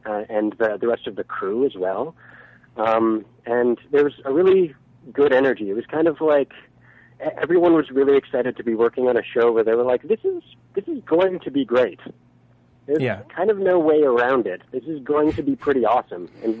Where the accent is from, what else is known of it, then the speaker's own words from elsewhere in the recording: Edmonton, Alberta, Canada; now in Vancouver, Canada; I'm from Vancouver originally. Edmonton originally, but I live in Vancouver.